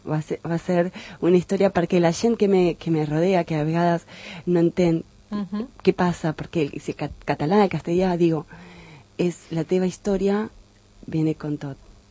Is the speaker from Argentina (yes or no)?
yes; Argentina; Catalan is a second language; now in Catalonia, Spain; sóc argentina